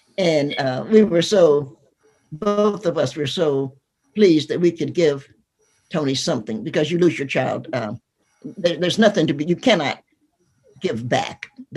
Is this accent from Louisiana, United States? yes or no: no; Cincinnati, Ohio, United States; And I spent my life, I grew up in Cincinnati.